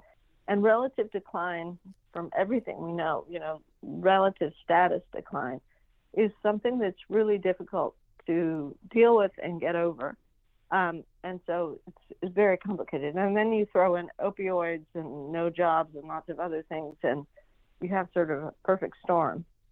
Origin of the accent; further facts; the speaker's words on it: Peru; I'm from Peru. Everybody's your aunt, uncle, even if they're not.